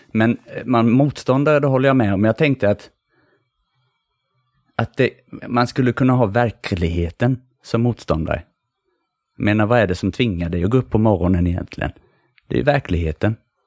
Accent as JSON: {"language": "Swedish", "town": "Växjö", "region": "Kronoberg County", "country": "Sweden", "accent": "Småland dialect", "said": "Alltså jag är ju från Växjö."}